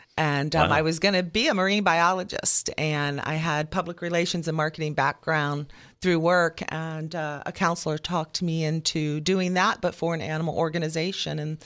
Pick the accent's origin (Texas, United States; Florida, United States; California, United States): Florida, United States; Well, I was born in South Florida, moved up to North Florida for a while, but yes, longest in this area, St. Pete Seminole.